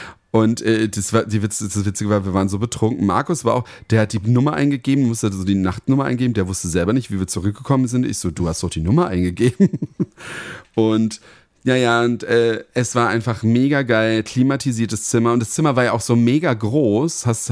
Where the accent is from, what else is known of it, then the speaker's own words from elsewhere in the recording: Berlin, Germany; also born or lived in Heppenheim; Dann der Typ so zu mir, wo kommen Sie denn her aus Berlin? Und ich so, ja, wir so aus Tegel.